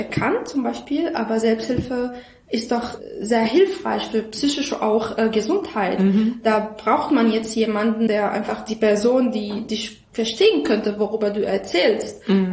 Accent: Syria; weil ich jetzt als Syrerin, dass ich jetzt, ich kenne doch, dass die Idee fremd ist

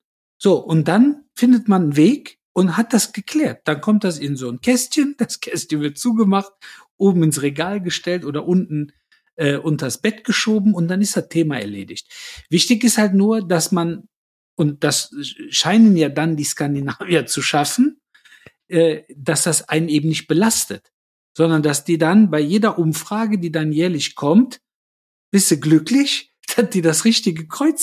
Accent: Cologne, North Rhine-Westphalia, Germany; born there; ich glaube, das darf ich sagen, als gebürtiger Kölner

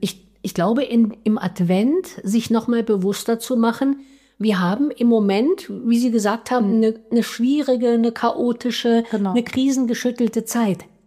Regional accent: Thuringia, Germany; Ich bin aus Thüringen.

